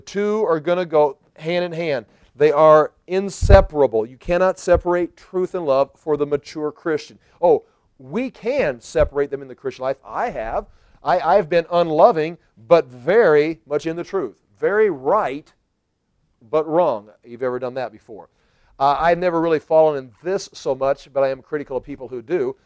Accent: United States; And if it's simple, and I want simple and comfortable, I'm American.

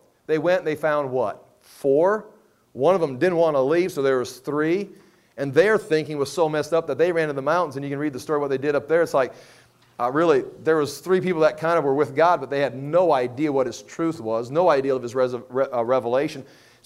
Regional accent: England, United Kingdom; I'm from England.

